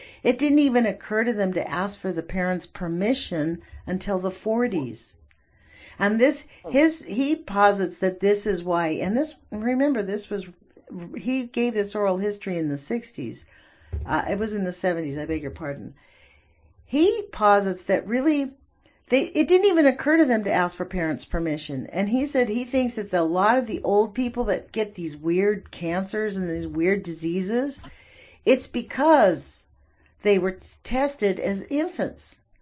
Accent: United States; I guess this is the hard part for me as an American to realize, like, we're the evil people now.

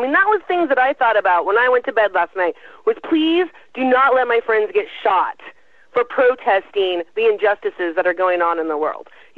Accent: Tri-Cities, United States; at least for me growing up in the Tri-Cities.

